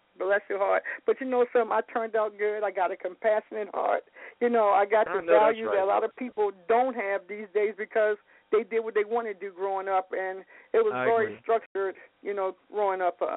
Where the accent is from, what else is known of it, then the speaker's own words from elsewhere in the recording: Baltimore, Maryland, United States; You know, I'm originally from Baltimore, and what we did most of the time growing up, we knew how to roller skate.